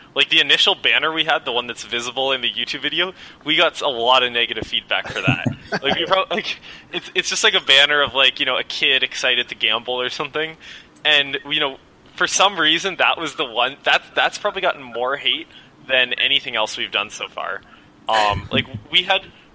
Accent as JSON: {"language": "English", "country": "Canada", "said": "I'm Canadian"}